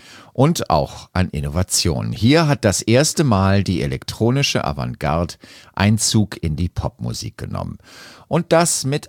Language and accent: German; Berlin, Germany; meine Heimatstadt reden. Genau, über Berlin.